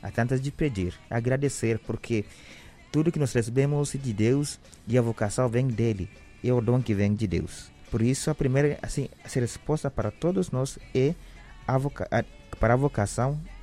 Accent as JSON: {"language": "Portuguese", "country": "Kenya", "tie": "born or raised there", "second_language": "Portuguese", "moved": "as an adult", "lives_now": "Porto Velho, Brazil", "said": "Eu sou natural do Quênia, África, da parte leste. Eu sou missionário do Verbo Divino. Já faz mais ou menos 26 anos estou aqui no Brasil"}